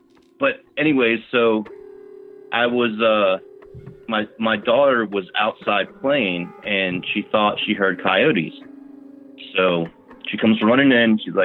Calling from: Virginia, United States; I'm calling from Virginia.

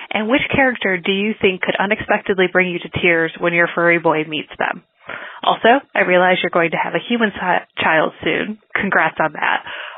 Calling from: Chicago, Illinois, United States; from Chicago.

